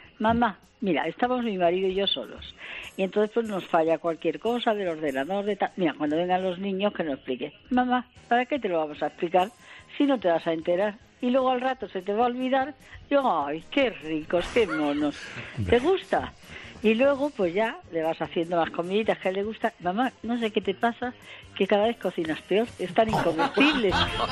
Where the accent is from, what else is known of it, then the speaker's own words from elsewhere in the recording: Madrid, Community of Madrid, Spain; now in Almería, Spain; Vivo en Almería. Ajá. Bueno, soy de Madrid, sí. Me vine a Almería. Tengo casa en San José